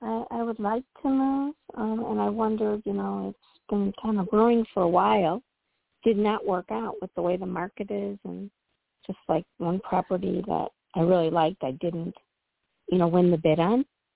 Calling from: Illinois, United States; Hi, I'm calling from Illinois.

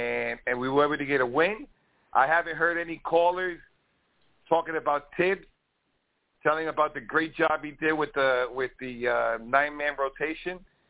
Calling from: Puerto Rico; from Puerto Rico, fellas.

